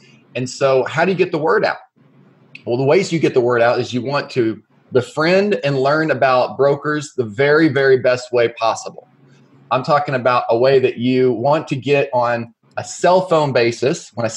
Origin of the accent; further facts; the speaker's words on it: Oklahoma, United States; In Oklahoma, I grew up in Oklahoma. And so I know this place, you know, like the back of my hand.